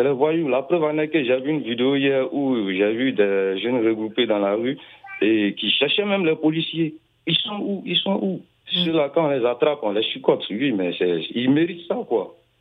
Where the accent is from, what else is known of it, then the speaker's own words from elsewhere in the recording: Côte d’Ivoire; now in France; je suis ivoirien vivant en France.